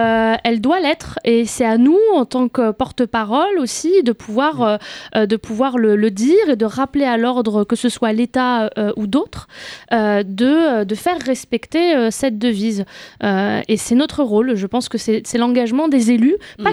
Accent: Saint-Denis, Île-de-France, France; Mes deux grands frères sont nés au Maroc, mais en tout cas, mon petit frère et moi, on est nés à Saint-Denis. On y a fait toute notre scolarité

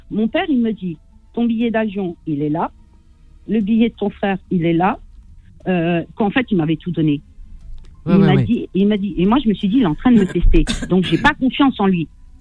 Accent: Kabylie, Algeria; Je sais qu'on va pas chez nous en Kabylie.

